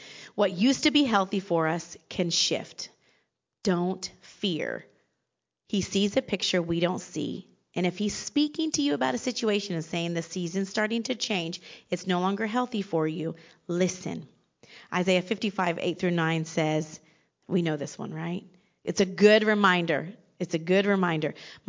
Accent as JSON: {"language": "English", "region": "Alaska", "country": "United States", "tie": "born there", "also_born_or_lived": "Indiana / Kentucky / Oklahoma", "moved": "yes", "said": "I was born in Alaska, but moved to Indiana and then Kentucky and then Oklahoma. Like my college years, adulting first 9 years were in Oklahoma."}